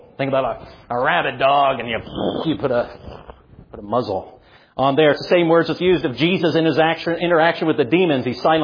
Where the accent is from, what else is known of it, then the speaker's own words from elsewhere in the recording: United States; Why should I, as an American, submit or be subject to anybody?